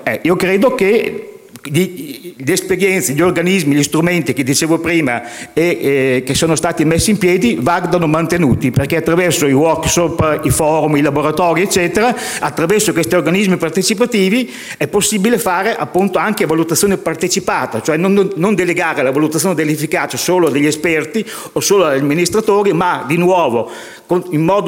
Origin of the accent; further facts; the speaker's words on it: Emilia-Romagna, Italy; accent: Romagna; io abito, come si sente dal mio accento smaccato, vengo dalla Romagna